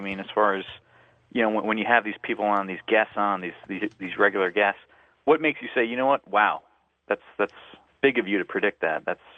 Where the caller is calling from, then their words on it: Greenwich, Connecticut, United States; I'm calling you from Greenwich, Connecticut.